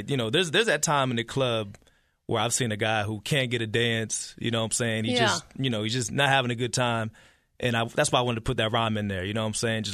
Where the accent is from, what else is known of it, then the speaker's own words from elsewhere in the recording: Wilmington, Ohio, United States; also born or lived in Xenia, United States; You know, I grew up in Wilmington for about 10 years, and then my mom and I, we moved to Xenia. And then while I lived in Xenia, I went to school in Yellow Springs.